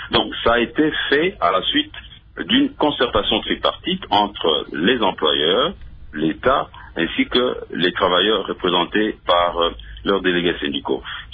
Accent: DR Congo; Chez nous, en République démocratique du Congo

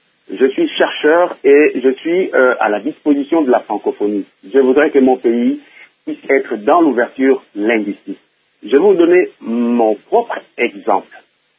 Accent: Bandundu, DR Congo; Tenez, moi je suis de Bandundu.

